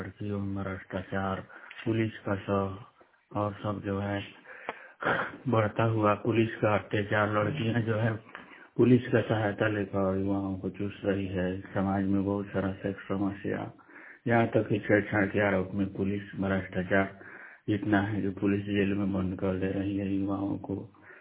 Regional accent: Sikta, Bihar, India; मैं सिकटा पश्चिम चंपारण का रहने वाला हूँ।

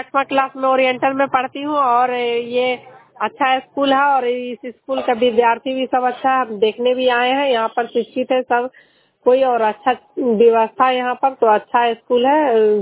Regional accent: Chandi, Bihar, India; मैं चंडी से हूँ और बहुना पंचायत में मैं काम करती हूँ।

